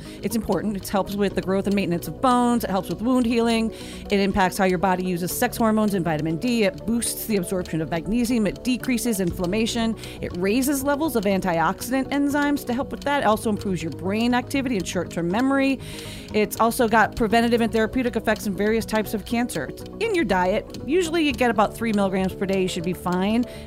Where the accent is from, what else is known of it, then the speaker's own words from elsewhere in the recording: Northeast, United States; I drink a lot of coffee and I'm from the Northeast.